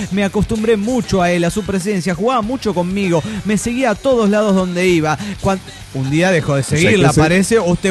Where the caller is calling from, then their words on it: Guadalajara, Jalisco, Mexico; de Guadalajara, Jalisco, México.